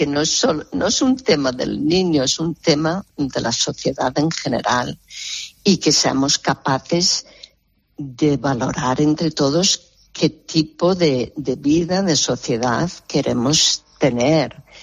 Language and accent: Spanish; United States; now in Barcelona, Spain; Soy de Estados Unidos, pero vivo y trabajo en Barcelona.